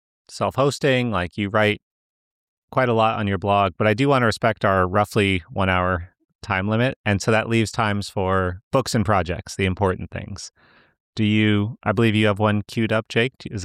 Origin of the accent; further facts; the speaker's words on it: United States; I'll just say one interesting thing as an American with what's happening.